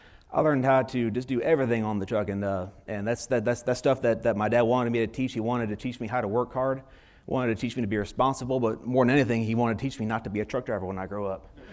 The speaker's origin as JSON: {"language": "English", "region": "California", "country": "United States", "tie": "born or raised there", "moved": "yes", "lives_now": "Mississippi, United States", "said": "I grew up in California, and somehow God moved me to Mississippi. That was a culture shock right there."}